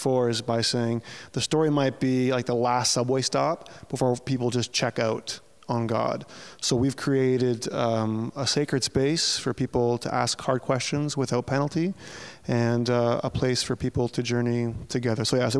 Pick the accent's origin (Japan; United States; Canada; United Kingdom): Canada; Toronto, Ontario; Toronto's my hometown. This is where I'm from. But I have a couple of connections to Sarnia.